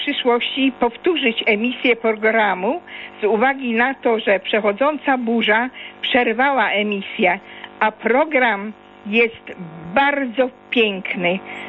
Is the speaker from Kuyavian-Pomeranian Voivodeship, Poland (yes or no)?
yes; Toruń, Kuyavian-Pomeranian Voivodeship, Poland; A jako Torunianka z parafii Chrystusa Króla w Toruniu